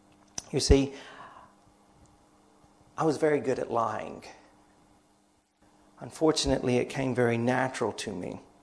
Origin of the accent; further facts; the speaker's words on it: Beaumont, Texas, United States; born there; also born or lived in Arkansas; I was born in Texas. Beaumont, Texas, just north of Houston, if you know where that is. My parents moved back to Arkansas.